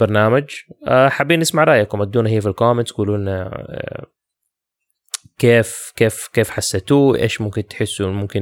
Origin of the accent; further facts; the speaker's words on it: Jeddah, Makkah Province, Saudi Arabia; عشان احنا من جدة